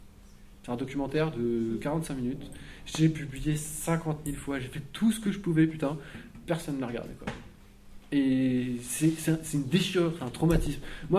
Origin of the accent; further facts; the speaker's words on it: Grand Est, France; Et moi je suis alsacien, je comprends pas l'allemand